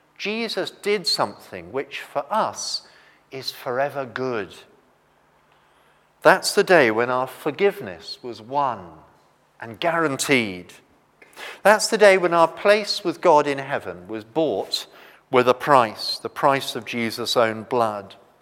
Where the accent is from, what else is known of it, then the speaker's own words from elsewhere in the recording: United Kingdom; And being British, we tend to assume that that's the best way to be, sort of humble and modest.